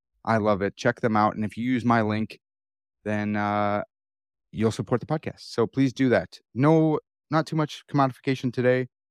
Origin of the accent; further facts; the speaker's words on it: Chicago, Illinois, United States; accent: Chicago; I'm an American swine, and I think it'd be a little pretentious if I just jumped in from my Chicago accent to Pensée.